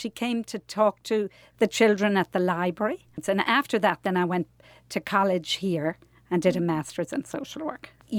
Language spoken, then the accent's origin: English; Ireland; As you know, I'm from Ireland originally. I actually went and volunteered for a year in a little community called Kilkenny